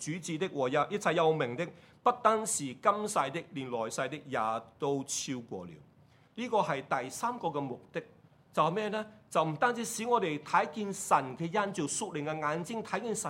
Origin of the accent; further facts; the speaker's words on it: Hong Kong; 我身边都有几个九十几岁的人，好像我们香港人都挺长命